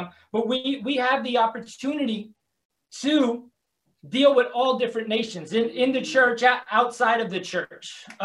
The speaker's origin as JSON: {"language": "English", "town": "Bronx", "region": "New York", "country": "United States", "tie": "born or raised there", "said": "I growing up in the Bronx, I didn't really spend too much time in Harlem"}